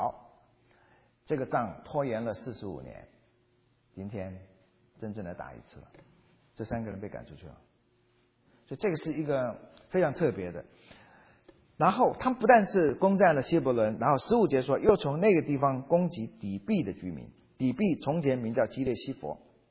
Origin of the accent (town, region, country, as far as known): China